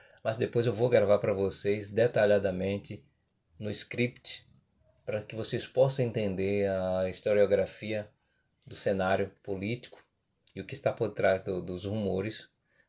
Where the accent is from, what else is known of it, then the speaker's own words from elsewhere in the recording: Bahia, Brazil; Eu sou baiano.